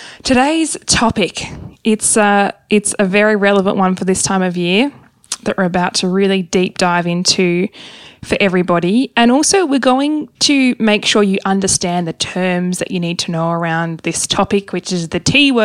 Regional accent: Hobart, Tasmania, Australia; you're heading to Hobart, my hometown, on Friday.

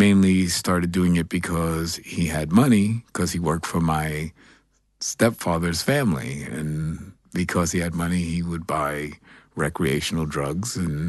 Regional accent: New York City, New York, United States; I grew up here in New York City. I'm a Greenwich Village kid.

